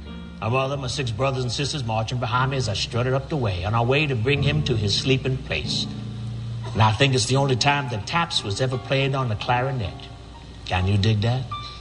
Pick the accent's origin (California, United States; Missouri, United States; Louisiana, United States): Louisiana, United States; New Orleans; I grew up in New Orleans. I have lived in the Ninth Ward most of my trade cool life.